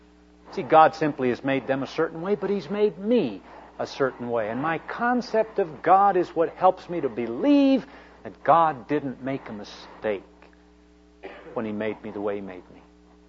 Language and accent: English; Albuquerque, New Mexico, United States; I grew up in Albuquerque, New Mexico. I'm part of the southwestern strain of the Spanish families.